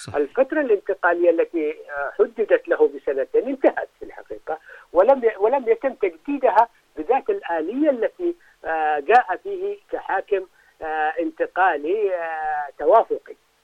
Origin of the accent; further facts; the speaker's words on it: Yemen; في قريتي اللي أنا مسقط رأسي في منطقة نائية في جنوب شمال اليمن